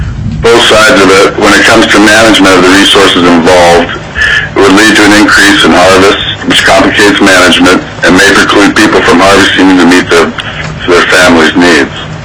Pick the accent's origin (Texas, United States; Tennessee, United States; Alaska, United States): Alaska, United States; Petersburg; I'm from Petersburg. I'm a commercial fisherman.